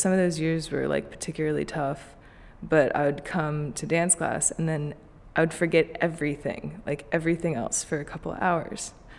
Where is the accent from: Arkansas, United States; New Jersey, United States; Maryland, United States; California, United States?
Maryland, United States; from Maryland.